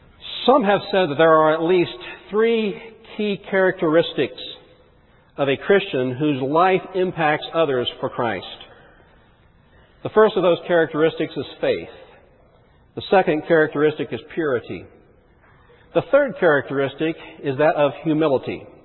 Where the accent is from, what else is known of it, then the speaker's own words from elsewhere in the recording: Hollister, California, United States; I am from Hollister, California, has two claims to fame.